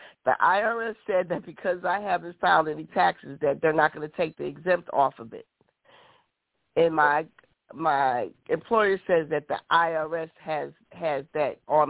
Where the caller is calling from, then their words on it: Michigan, United States; Good evening. … I'm from Michigan.